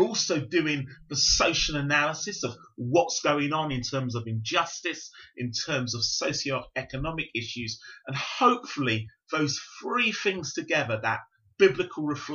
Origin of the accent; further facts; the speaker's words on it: Purley, London, United Kingdom; accent: Londonish; also born or lived in Yorkshire; now in Birmingham, United Kingdom; I was born much more kind of in the suburbs, just outside South London in a place called Purley, which actually is rather posh. I'm of Jamaican parentage, but my parents came to the UK in the 50s. And I came along in the 60s, and so I have a Londonish accent.